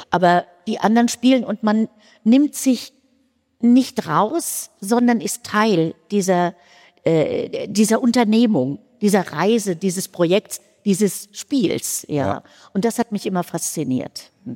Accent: Frankfurt, Hesse, Germany; die kommt aus Frankfurt, die Göttin der Jagd. Ich konnte meinen Dialekt plötzlich wieder einbringen

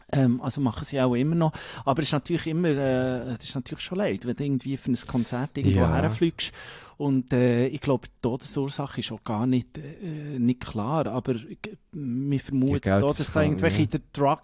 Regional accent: Colombia; Bogota, in meinem Heimatland.

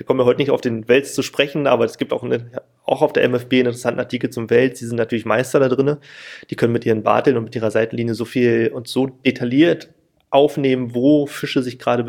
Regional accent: Berlin, Germany; ich komme auch aus Berlin

